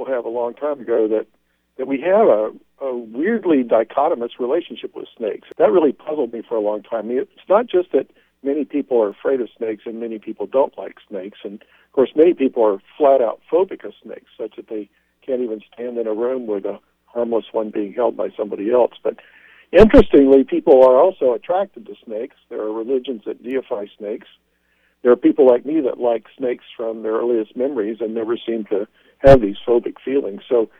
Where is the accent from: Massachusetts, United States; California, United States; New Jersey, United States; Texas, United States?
Texas, United States; I'm a Texan at heart, and I make a living studying snakes and teaching mostly undergrads about biology.